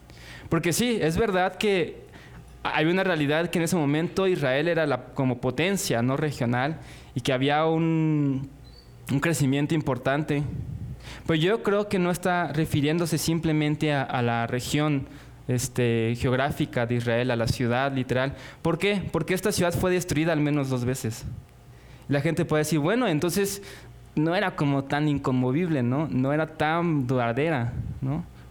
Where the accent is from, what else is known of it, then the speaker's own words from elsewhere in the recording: Mexico City, Mexico; para los que somos de la Ciudad de México no es tan marcado